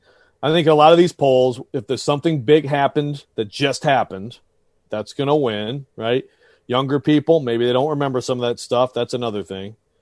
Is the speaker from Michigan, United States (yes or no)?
yes; Michigan, United States; And again, I'm from Michigan, man. Like I'm used to covering sports in Minnesota and Wisconsin, okay?